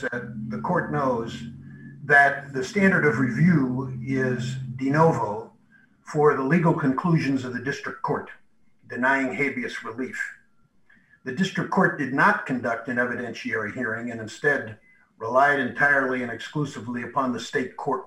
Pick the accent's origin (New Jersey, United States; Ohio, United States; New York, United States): Ohio, United States; Dayton; I'm from Dayton, Ohio